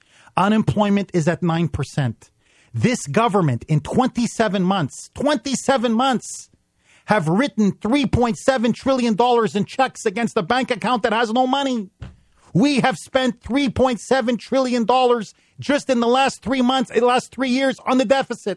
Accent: United States; I am an American Republican, small r, through and through.

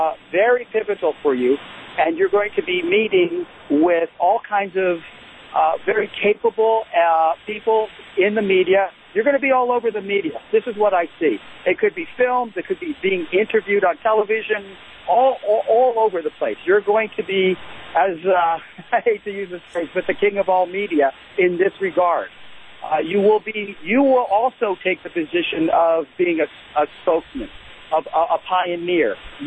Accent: New York, United States; but I grew up in New York, and I've always admired what he's done.

